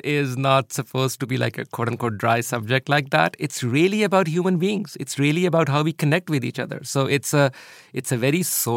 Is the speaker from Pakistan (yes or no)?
yes; Pakistan; So I was raised in Pakistan, and I had no idea what economics was.